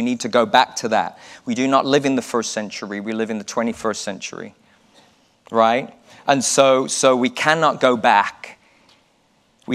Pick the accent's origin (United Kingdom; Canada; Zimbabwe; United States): United Kingdom; I am British. I am British. Sometimes I forget, but I am. I really am British.